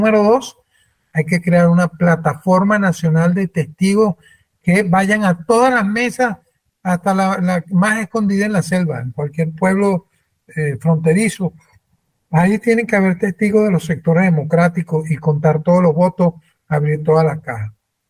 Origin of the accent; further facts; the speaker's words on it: Venezuela; y lo ofrezco porque soy venezolano.